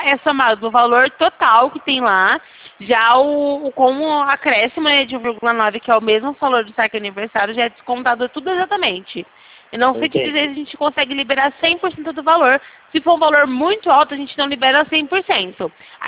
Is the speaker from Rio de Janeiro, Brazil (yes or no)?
no; São Paulo, Brazil; Eu sou aqui do interior de São Paulo.